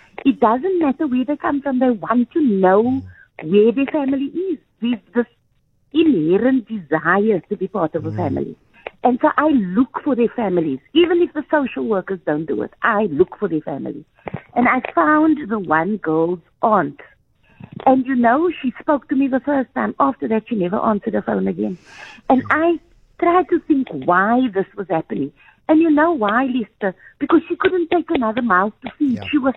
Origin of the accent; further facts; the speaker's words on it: Cape Town, Western Cape, South Africa; I grew up on the Cape Flats with 5 of us in 1 small bedroom.